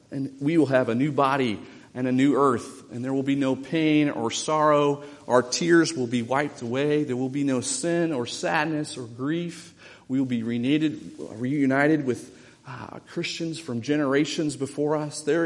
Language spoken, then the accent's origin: English; Texas, United States; And I, as a Texan, I thought I'd better take his opinion seriously.